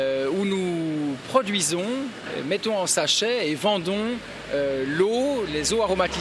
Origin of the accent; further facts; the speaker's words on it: Chiny-sur-Semois, Wallonia, Belgium; Alors, je viens de Gaume, de Chigny-sur-Semois.